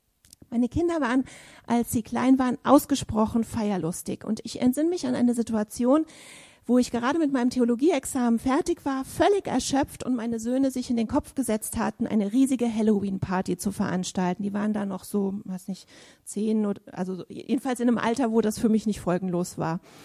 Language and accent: German; Northern Germany, Germany; Ich komme aus Norddeutschland und da sind die Leute vielleicht alle ein bisschen reservierter oder so.